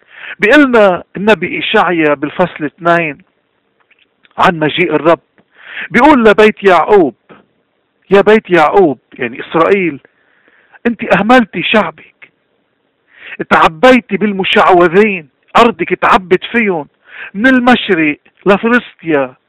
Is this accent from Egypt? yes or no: no; Lebanon; هيدي مشكلتنا، مشكلتنا كلبنانيين، مشكلتنا انه نحنا عنا نزعة الفردية.